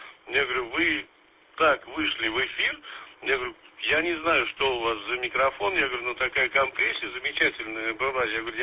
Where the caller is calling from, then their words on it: Saratov, Saratov Oblast, Russia; Я говорю, из Саратова, я говорю, на Пензу